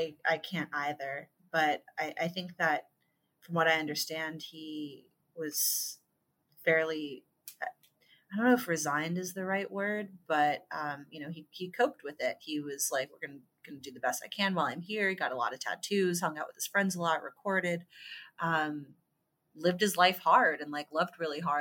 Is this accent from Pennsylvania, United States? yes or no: no; San Ramon, California, United States; I grew up in San Ramon, which is in Contra Costa County. Super fun.